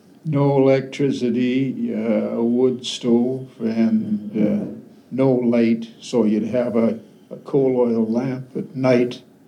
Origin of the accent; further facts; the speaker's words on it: Burnaby, British Columbia, Canada; I came in 1941 from Burnaby, and I was 5 years old.